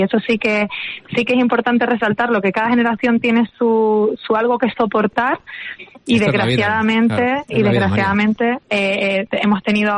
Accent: Canary Islands, Spain; somos de sangre latina, que somos muy afectuosos, y más en Canarias, que siempre dábamos besos

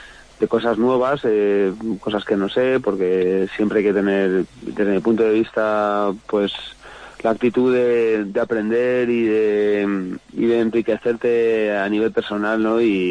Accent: Madrid, Community of Madrid, Spain; Soy madrileño y me crié en un barrio de Madrid que se llama Luche, y así tengo el acentazo que tengo.

